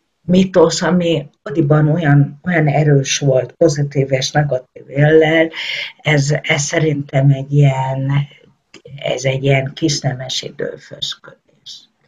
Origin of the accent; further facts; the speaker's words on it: Transdanubia, Hungary; én magam Dunántúli vagyok.